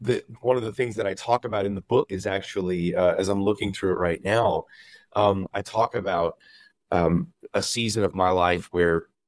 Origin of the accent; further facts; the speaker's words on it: Chicago, Illinois, United States; But I grew up in Chicago, so the Chicago teams will always have my heart.